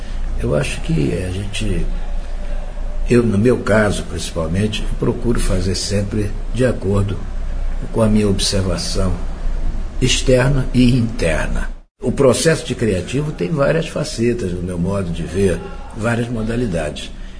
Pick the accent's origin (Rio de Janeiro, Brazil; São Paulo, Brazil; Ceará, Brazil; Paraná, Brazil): Rio de Janeiro, Brazil; Então eu vinha lá de Ipanema, aqui para Copacabana, que é a minha terra, gosto mais daqui.